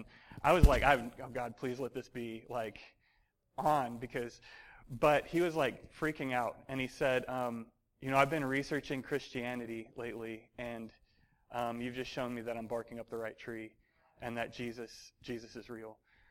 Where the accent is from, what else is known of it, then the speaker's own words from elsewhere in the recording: Alabama, United States; I said, no, I'm here from Alabama, and we're just out praying for people.